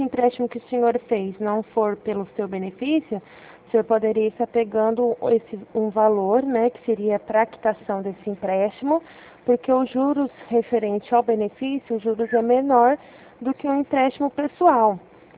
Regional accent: Ribeirão Preto, São Paulo, Brazil; Eu sou da cidade de Ribeirão Preto.

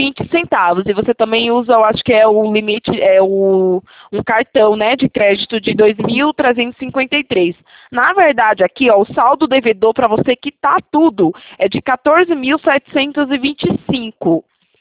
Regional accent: Itatiba, São Paulo, Brazil

